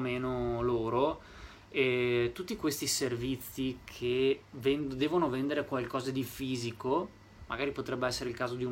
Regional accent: Vicenza, Veneto, Italy; io sono di Vicenza e andavamo a comprare il formaggio in un posto.

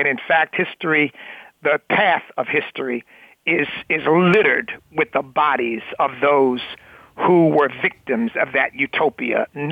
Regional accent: United States; I refuse to call myself an African American. I'm an American. I happen to be an American of African descent.

